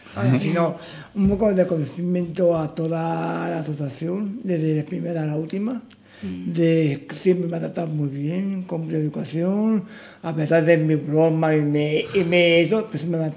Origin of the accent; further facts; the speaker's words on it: Madrid, Community of Madrid, Spain; soy de Madrid